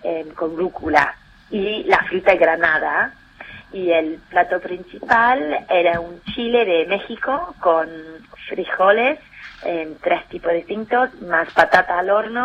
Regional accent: England, United Kingdom; Yo también enseño inglés, como que soy inglesa.

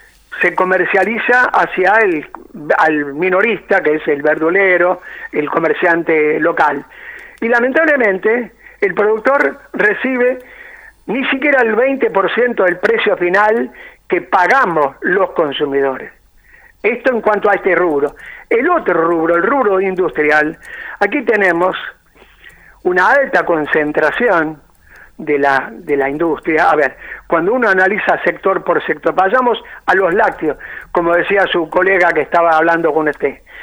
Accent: Argentina; como la que vivimos los argentinos

